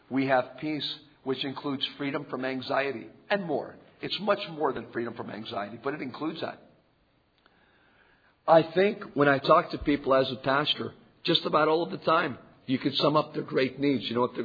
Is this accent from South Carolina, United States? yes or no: yes; South Carolina, United States; I'm from South Carolina. We don't have those.